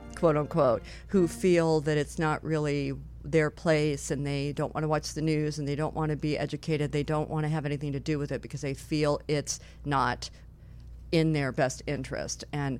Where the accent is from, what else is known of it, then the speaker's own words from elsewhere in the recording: Chicago, Illinois, United States; from my hometown, Chicago, Illinois